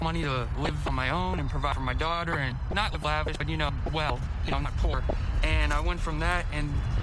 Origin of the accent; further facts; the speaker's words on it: Burke, Virginia, United States; I am from Burke, Virginia